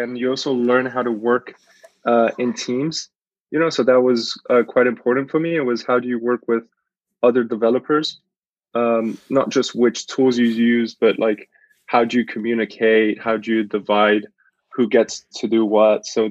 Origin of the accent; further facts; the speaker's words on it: Angola; Well, I come from Angola, which is south of Africa. I moved a lot growing up.